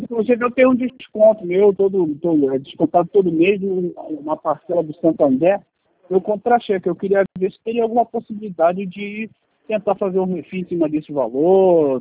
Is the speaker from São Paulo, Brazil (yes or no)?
no; Rio de Janeiro, Brazil; Eu sou do estado do Rio de Janeiro.